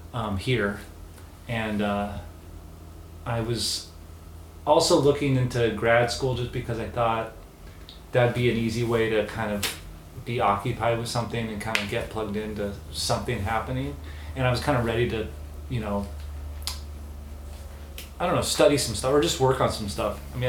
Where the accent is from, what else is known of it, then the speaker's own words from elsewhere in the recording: Oregon, United States; I'm from Oregon, and it's where I was born and raised, and I went to the University of Oregon out of high school to do music